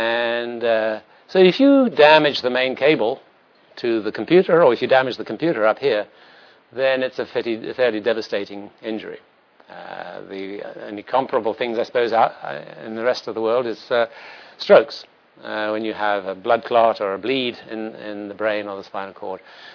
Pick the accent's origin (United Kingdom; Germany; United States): United Kingdom; whenever I came over from Britain, and you can tell I come from Britain